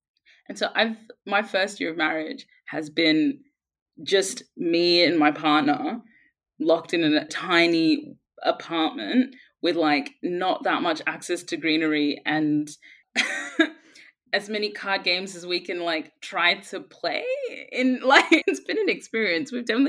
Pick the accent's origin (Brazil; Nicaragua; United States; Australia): Australia; Brisbane, Queensland; now in London, United Kingdom; I grew up in Brisbane. There were no Black people where I grew up.